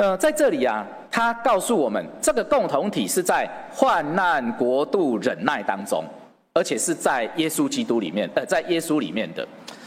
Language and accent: Chinese; Hualien, Hualien County, Taiwan; 今天我是花莲人，各位是宜兰人、罗东人，我们怎么会是兄弟？